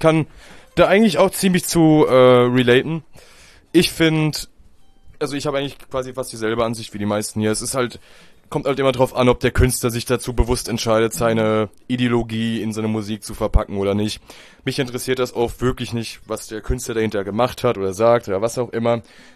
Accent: Ludwigshafen, Rhineland-Palatinate, Germany; born there; Ich bin ja gebürtiger Ludwigshafener. Ist ein lustiges Käffchen, sag ich mal, ne? So lustig, dass ich da gern raus will und lieber nach Aachen ziehe.

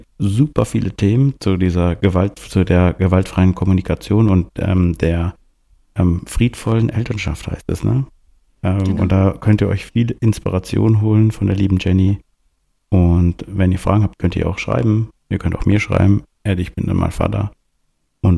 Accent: Northern Germany, Germany; born there; now in Karlsruhe, Germany; Ich komme nur gebürtig aus dem Norden.

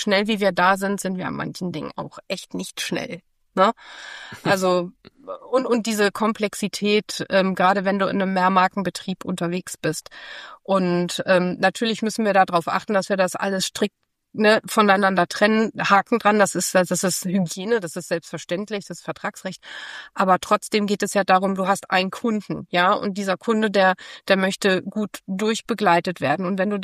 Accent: Hamburg, Germany; ich bin ja Hamburgerin

